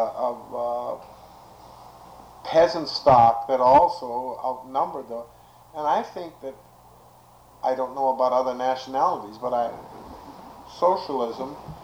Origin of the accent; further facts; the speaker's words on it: Merrill, Wisconsin, United States; I guess the only state convention we ever had outside of Madison and Milwaukee was up in my hometown of Merrill